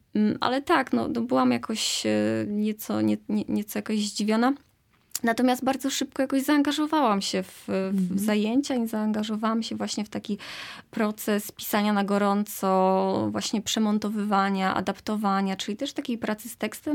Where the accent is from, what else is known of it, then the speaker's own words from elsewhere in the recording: Zielona Góra, Lubusz Voivodeship, Poland; no ja akurat jestem z Zielonej Góry i studiowałam w Poznaniu germanistykę